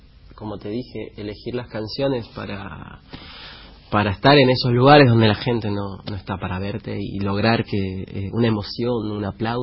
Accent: San Salvador de Jujuy, Jujuy, Argentina; also born or lived in La Puna; Yo nací en San Salvador de Jujuy. Mi madre es de La Puna, ¿no? De Abrapampa. Y bueno, mi padre de Humahuaca. Humahuaqueño y bueno, de chico me crié también en La Puna, ¿no? Con mi abuela

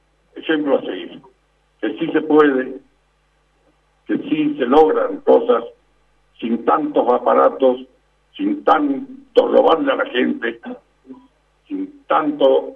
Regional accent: Jujuy, Argentina; gracias a Jujuy, gracias a mi pueblo querido

